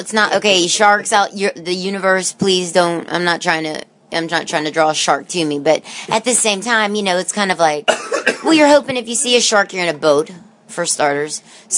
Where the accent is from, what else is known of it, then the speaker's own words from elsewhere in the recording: Louisiana, United States; I'm from Louisiana, first off.